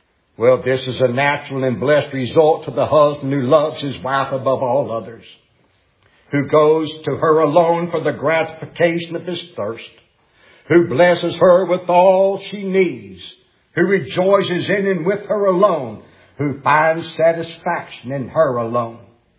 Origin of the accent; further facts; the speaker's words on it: Appalachia, United States; I was raised in Appalachia. I recall hearing some people, mountain people, had a song years ago they would sing.